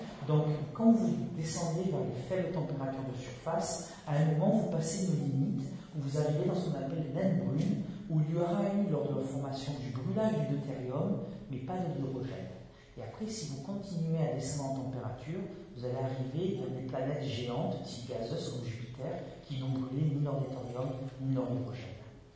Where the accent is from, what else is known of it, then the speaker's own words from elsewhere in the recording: France; C'est pas parce que je suis français que j'ai fait ça.